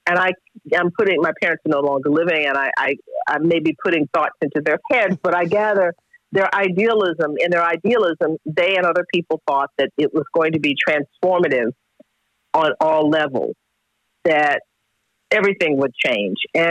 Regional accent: Texas, United States; I integrated the schools in my town, in my hometown. I was the first Black child to go to a white school in my town.

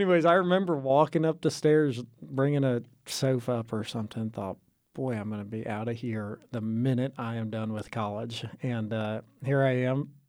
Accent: Aurora, Colorado, United States; My Waco history is I grew up in Colorado, in Aurora, Colorado, which is right outside of Denver

